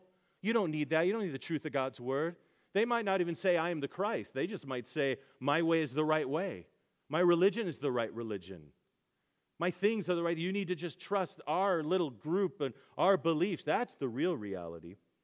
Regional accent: Nashville, Tennessee, United States; now in San Diego, United States; I was from Nashville before I came here. The whole area of the Nashville area is 1.1 million.

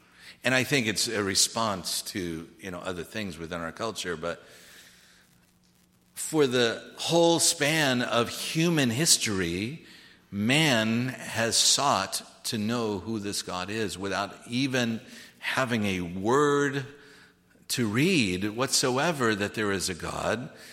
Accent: United States; Well, I do too. I'm an American.

